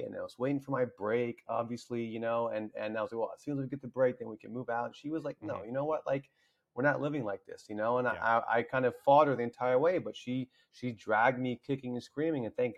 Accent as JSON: {"language": "English", "region": "the South", "country": "United States", "tie": "born or raised there", "said": "I used to wear a turban. I grew up in the South."}